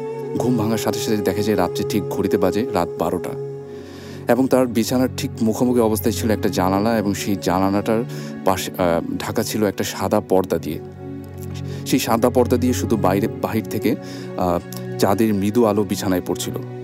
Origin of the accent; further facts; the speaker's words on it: Dhaka, Dhaka Division, Bangladesh; পুরান ঢাকা থেকে এসেছি।